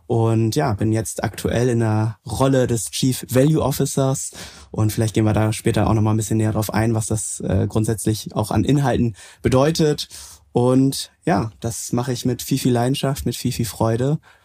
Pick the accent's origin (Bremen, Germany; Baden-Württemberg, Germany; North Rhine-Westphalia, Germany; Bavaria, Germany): Bremen, Germany; komme ursprünglich aus dem Norden, das heißt, ich bin ein Nordlicht in Bremen, groß geworden, aufgewachsen